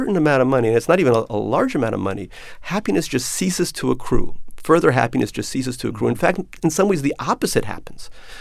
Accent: Queens, New York, United States; So, you know, I grew up poor myself in Queens, just like Barry did, in the same neighborhood.

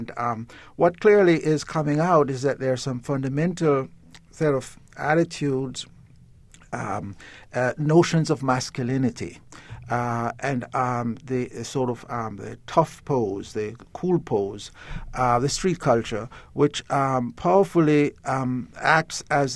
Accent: Jamaica; first language Jamaican Creole; when I was growing up in Jamaica, I had to switch codes to an even greater degree. I grew up with Creole

